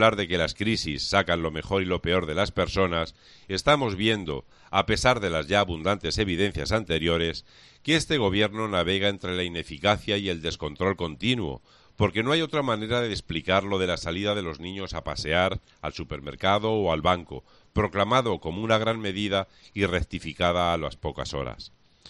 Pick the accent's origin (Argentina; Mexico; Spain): Spain; así es como los españoles estamos viviendo atónitos